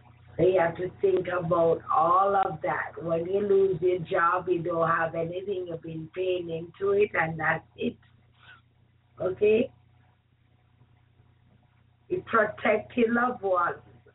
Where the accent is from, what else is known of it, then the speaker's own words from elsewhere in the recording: Jamaica; Yes, I'm from Jamaica.